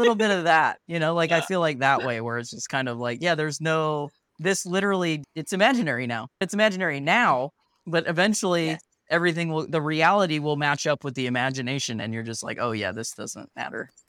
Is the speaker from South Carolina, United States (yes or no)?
no; Akron, Ohio, United States; I'm from Akron, Ohio, which is just literally down the street from Kent State, you know?